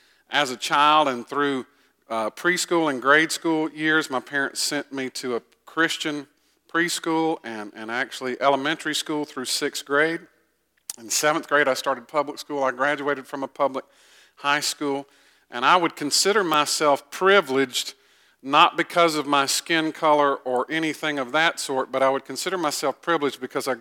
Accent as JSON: {"language": "English", "town": "Augusta", "region": "Georgia", "country": "United States", "tie": "born or raised there", "lives_now": "Ellijay, United States", "said": "This is home to me. I grew up in Augusta. Augusta will always be my hometown in that respect, but I have no desire to ever live in Augusta again."}